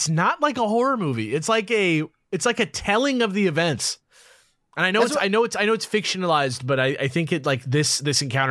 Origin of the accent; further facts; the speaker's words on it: San Pedro, California, United States; because I grew up in San Pedro. It's close to Palos Verdes. It's coastal.